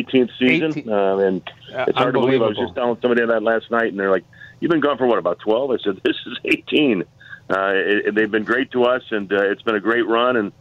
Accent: Oak Lawn, Illinois, United States; anybody who knew me growing up in Oak Lawn knew that I used to drive around in my dad's old 69 Vista Cruiser station wagon

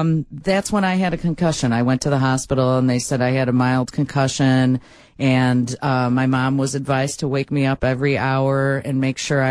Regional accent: Brookfield, Illinois, United States; Because I grew up in Brookfield. There was one Jewel.

